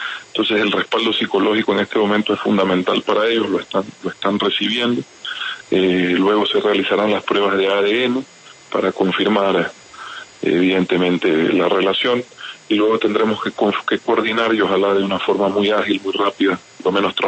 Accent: Ecuador; nosotros también como ecuatorianos, la tenacidad y la capacidad para superar este y otros problemas

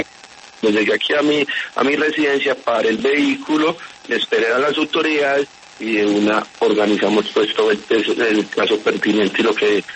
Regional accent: Antioquia, Colombia; Yo soy un simple paisa comerciante que me reduzco el pan de cada día todos los días

